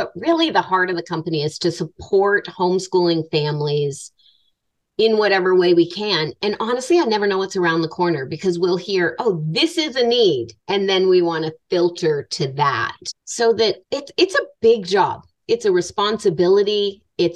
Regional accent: Manchester, New Hampshire, United States; born there; So first of all, I have to say I was born in Manchester.

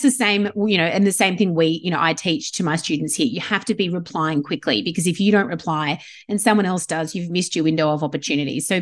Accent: Australia; being Australian doesn't put you kind of 10 steps behind someone else pitching to the media in the US.

